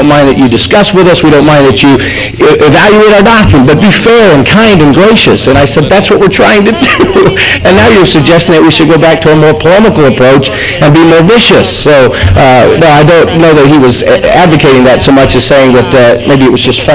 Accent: Utah, United States; Now, I'm from Utah County.

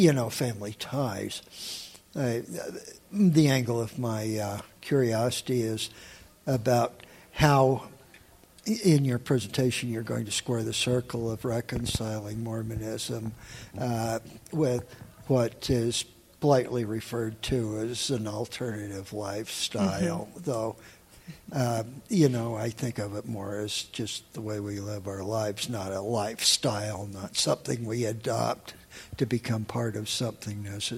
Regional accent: Alabama, United States; I'm from Alabama, visiting friends and family.

